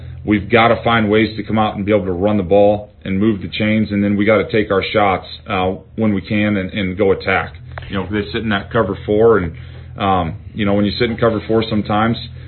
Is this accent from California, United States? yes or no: no; Iowa, United States; You know, I'm from Iowa, so I know everything a lot about their roster